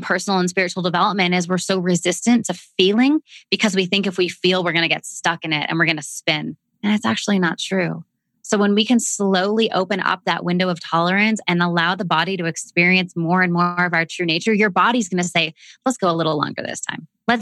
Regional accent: Canada; accent: Canadian; Here comes my Canadian accent.

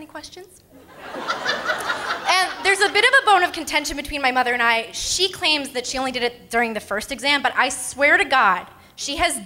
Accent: Palo Alto, California, United States; I grew up in Palo Alto, or as other people might like to call it, Palo Alto, which is a suburban area that's kind of sleepy, about 30 minutes south of San Francisco here

